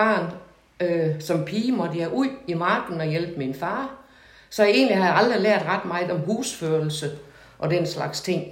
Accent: Hedensted, Central Denmark Region, Denmark; servicestation i Hedensted, hvor jeg kommer fra.

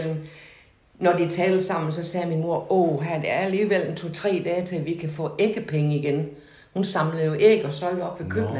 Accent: Hedensted, Central Denmark Region, Denmark; servicestation i Hedensted, hvor jeg kommer fra.

